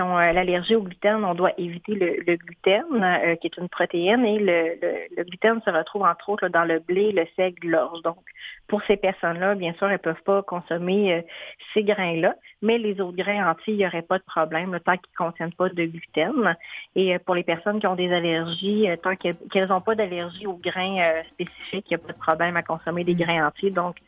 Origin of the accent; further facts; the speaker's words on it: Canada; Et en tant que Canadien, on n'en consomme pas assez de fibres dans notre alimentation globalement.